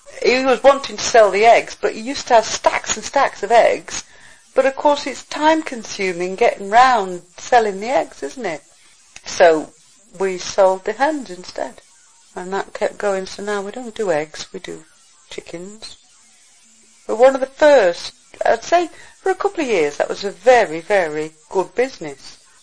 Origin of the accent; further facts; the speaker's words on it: Bakewell, East Midlands, United Kingdom; then I retired, came back, because I'm originally from Bakewell.